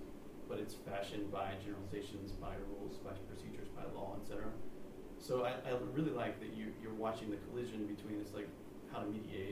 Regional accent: Kentucky, United States; born there; My family came from London in 1642, and I was born in Kentucky.

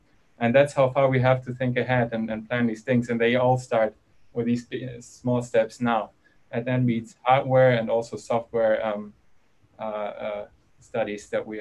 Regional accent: Germany; I don't know how applicable it is for the students in the UK, since I'm from Germany

